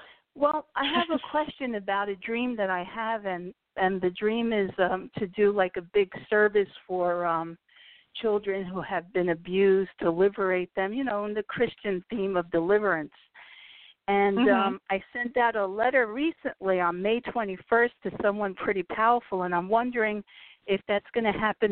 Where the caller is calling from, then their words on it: Long Island, New York, United States; calling from Long Island, New York.